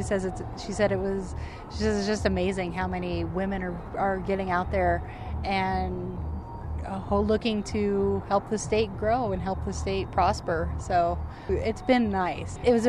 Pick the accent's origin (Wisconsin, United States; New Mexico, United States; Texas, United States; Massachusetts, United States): New Mexico, United States; Albuquerque; Actually, I grew up in Albuquerque, and I graduated cum laude from the University of New Mexico. My mom's from here.